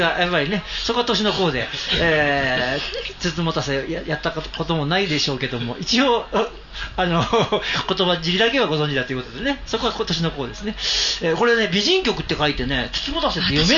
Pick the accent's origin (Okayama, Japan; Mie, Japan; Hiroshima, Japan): Mie, Japan; これは私の地元、三重県なんで心配しておりますけども